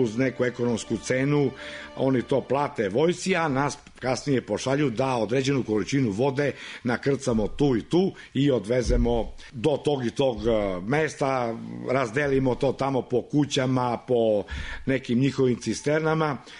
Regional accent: Serbia; a mi koji smo bili iz Srbije smo dobijali raspored u negde na moru

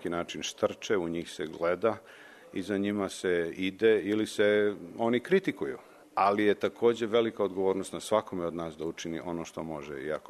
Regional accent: Serbia; Lično mislim, i kao sveštenik, i kao Srbin, i kao čovek, da je mnogo bolje da 100 ljudi daju po, ne znam, $100, nego da jedan da 100.000 dolara.

